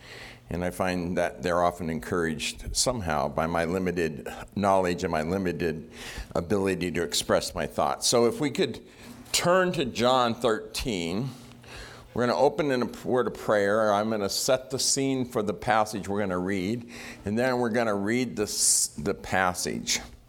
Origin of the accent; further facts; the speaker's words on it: San Diego, California, United States; Some of you have met me, some of you have not. I come from San Diego.